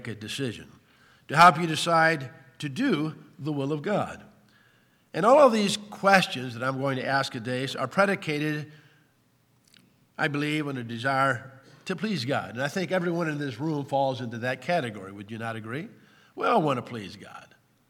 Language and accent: English; Ireland; Being an Irishman, you know